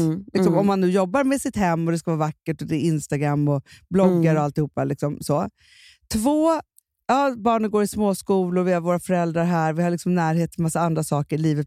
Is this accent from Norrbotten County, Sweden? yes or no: no; Stockholm, Stockholm County, Sweden; vi är ju infödda stockholmare, du och jag